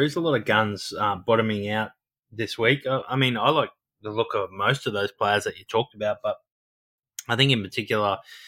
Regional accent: Queensland, Australia; I'm a Queenslander

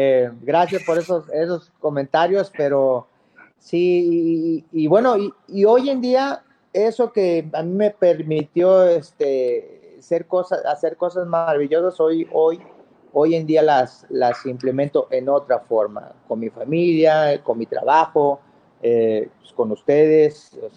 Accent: Mexico; Entonces toda la gente se identificaba conmigo, me querían mucho como mexicano

